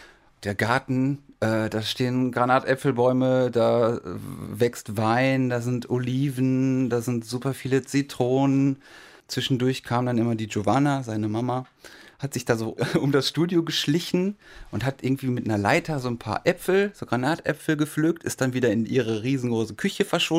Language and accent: German; Germany; also ich finde gerade so für mich als Deutscher, wo man immer so, man hat immer diese Uhr irgendwo in sich drin